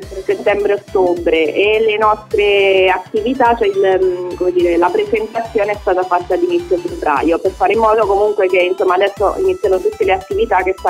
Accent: Ascoli Piceno, Marche, Italy; io e Pamela siamo di Ascoli Piceno.

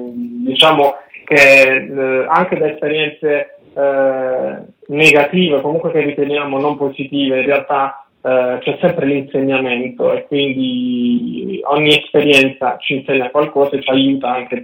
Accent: Apulia, Italy; entra anche qualcosa della mia terra, quindi della Puglia

